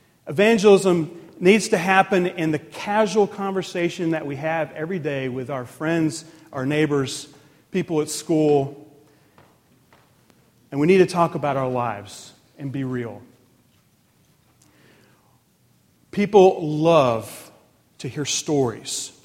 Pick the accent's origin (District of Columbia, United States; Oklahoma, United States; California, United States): District of Columbia, United States; Washington; born there; I was born in Washington, D.C. I was, I'm 45 years old.